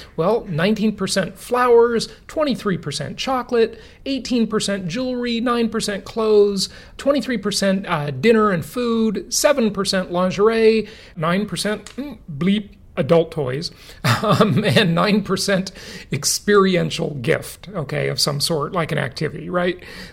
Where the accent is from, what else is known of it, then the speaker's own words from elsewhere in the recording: Los Angeles, California, United States; Los Angeles, my hometown, 20,000 units.